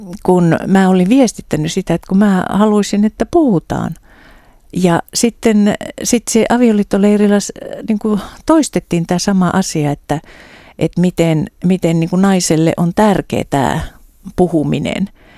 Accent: Savo, Finland; kun mä oon savolainen, niin savolaisenhan pitää saada niin kuin puhua itsestänsä ja kehua itsensä

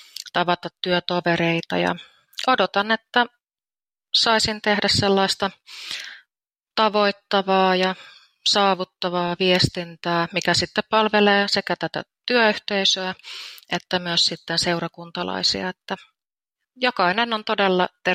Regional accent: Orimattila, Päijät-Häme, Finland; mähän olen alun perin olen täältä Orimattilasta kotoisin, kävin Niinikosken kyläkoulun ja siitä sitten siirryin tähän keskustan Jokivarren kouluun, kävin erkkolukion ja lähdin maailmalle.

